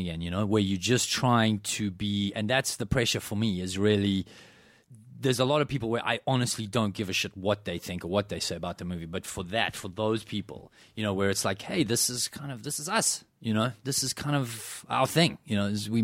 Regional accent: South Africa; I grew up in South Africa. It doesn't get cold there, you know.

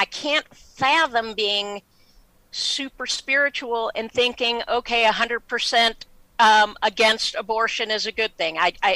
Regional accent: Michigan, United States; I went back to Michigan this last week. I'm from Michigan.

